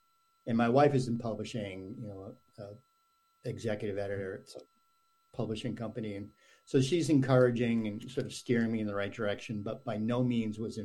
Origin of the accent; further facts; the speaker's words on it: Massachusetts, United States; I grew up just outside Boston, a small town, small suburb, and it was very generic, and it was great.